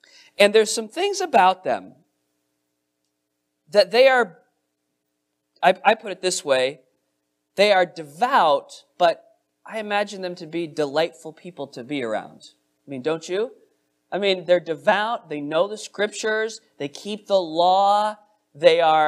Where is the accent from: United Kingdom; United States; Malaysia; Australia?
United States; And I think it's important for us as American capitalists, right, to be reminded of our obligations to the poor